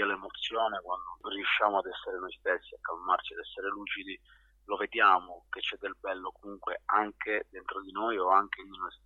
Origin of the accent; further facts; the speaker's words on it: Calabria, Italy; now in Bologna, Italy; Le mie radici affondano in Calabria e sono calabrese, anche se abito a Bologna da ormai 14 anni, torno sempre a casa